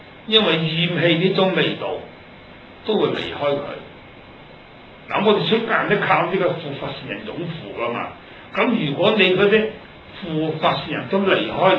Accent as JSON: {"language": "Cantonese", "country": "Hong Kong", "tie": "born or raised there", "said": "我都系香港人，我亦系咪自香港出世，喺六国饭店背后揸啡度出世嘅。"}